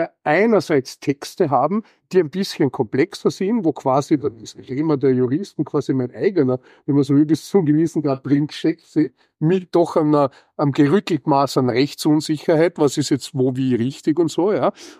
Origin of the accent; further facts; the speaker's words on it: Vorarlberg, Austria; in meiner Heimat, im Ländle in Vorarlberg, ich komme aus Vorarlberg